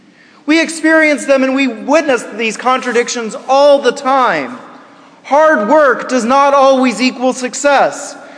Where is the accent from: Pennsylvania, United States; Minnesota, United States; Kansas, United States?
Kansas, United States; Winfield; Many of you probably know that I grew up in Kansas. Grew up in a small town in south central Kansas, about 45 minutes southeast of Wichita, by the name of Winfield.